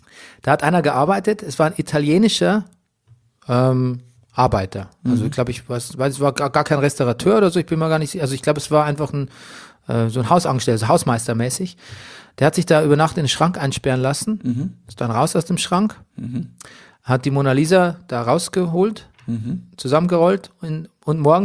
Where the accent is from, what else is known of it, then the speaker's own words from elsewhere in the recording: Grafentraubach, Bavaria, Germany; in Grafentraubach, da waren wir immer so benachteiligt wegen der Flurbereinigung